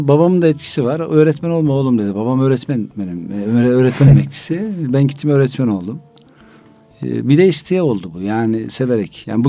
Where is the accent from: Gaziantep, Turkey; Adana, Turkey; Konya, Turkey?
Konya, Turkey; Konyalıyım.